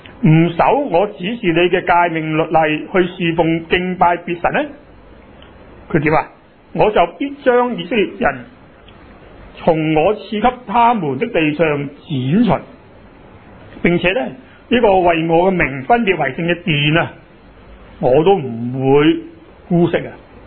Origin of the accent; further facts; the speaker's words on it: China; 即系我哋中国人啦